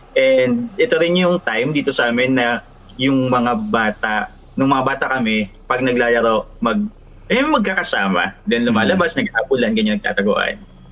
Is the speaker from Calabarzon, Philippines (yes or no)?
yes; Antipolo, Calabarzon, Philippines; Lower Antipolo.